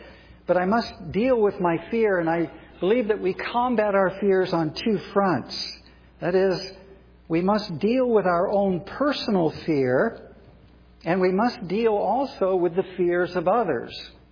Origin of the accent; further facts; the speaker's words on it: California, United States; We're from California. Kathy and I know a little bit about earthquakes